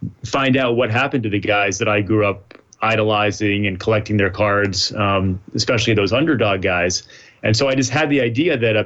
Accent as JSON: {"language": "English", "region": "Rhode Island", "country": "United States", "tie": "born or raised there", "said": "I grew up in Rhode Island and went down to the local pharmacy with my allowance every week to buy wax packs in the late 80s"}